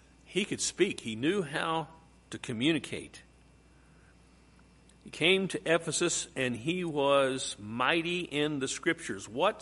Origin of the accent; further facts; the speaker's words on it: West Virginia, United States; now in Oklahoma, United States; When I first came to Oklahoma, I came from West Virginia, and we don't do north and south and east and west.